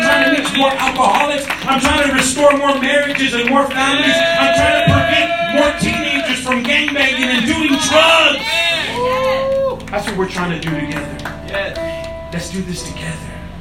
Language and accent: English; Grand Prairie, Texas, United States; We love Grand Prairie. We grew up in Grand Prairie.